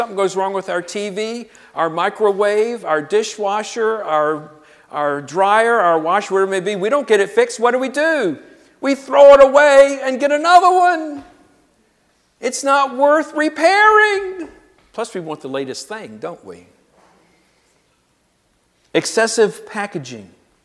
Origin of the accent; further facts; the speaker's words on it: Petersburg, United States; I remember growing up in Petersburg. We were in a middle-class neighborhood. We had ranch houses that everybody's tearing down around here.